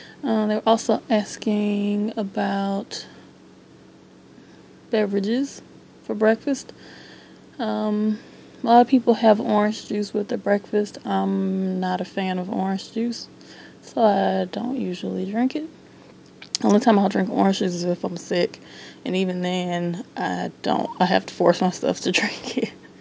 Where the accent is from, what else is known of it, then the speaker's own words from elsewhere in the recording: United States; but I'm American, so we don't really, I mean, if I go buy tea, I just buy, what's the name brand?